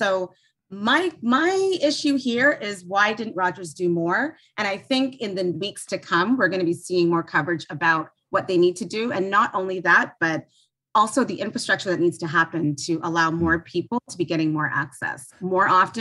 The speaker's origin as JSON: {"language": "English", "town": "Toronto", "region": "Ontario", "country": "Canada", "tie": "born or raised there", "said": "I am a Black woman. I grew up in Toronto area."}